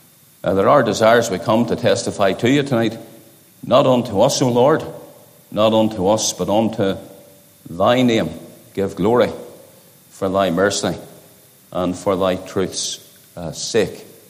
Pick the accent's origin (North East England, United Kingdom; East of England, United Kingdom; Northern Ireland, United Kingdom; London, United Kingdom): Northern Ireland, United Kingdom; I was brought up in County Down, between the towns of Saintfield and Carriduff, out there in a rural area. The area is known as the Ockley Hill. Our family were Presbyterians.